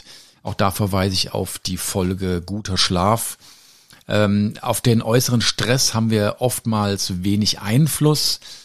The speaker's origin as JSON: {"language": "German", "region": "Hesse", "country": "Germany", "said": "viele Grüße an meine Heimat, das schöne Hessen. Da nennt man ja so die Erkältung, den grippalen Infekt, ganz einfach einen Bips."}